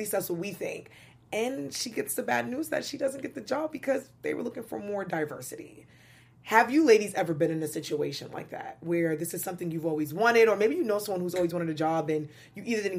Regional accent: Brooklyn, New York, United States; I'm from Brooklyn. Hey, Brooklyn.

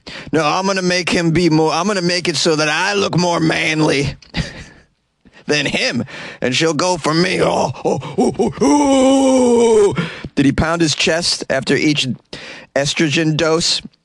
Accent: Boston, Massachusetts, United States; I'm from Boston, and we don't do it like that.

